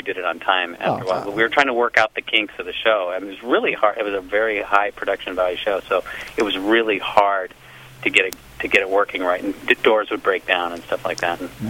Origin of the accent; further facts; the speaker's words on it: Los Angeles, California, United States; born there; I was born in L.A.